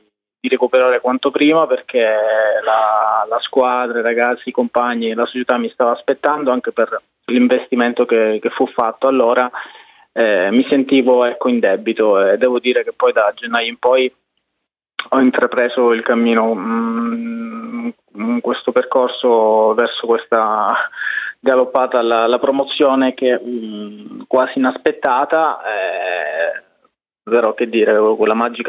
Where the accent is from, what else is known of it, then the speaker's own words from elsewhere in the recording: Locri, Calabria, Italy; now in Parma, Italy; sono cresciuto giù in Calabria, a Locri, in questo paesino sul mare.